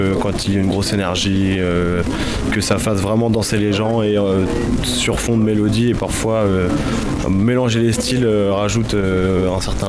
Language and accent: French; Le Havre, Normandy, France; J'ai grandi principalement au Havre.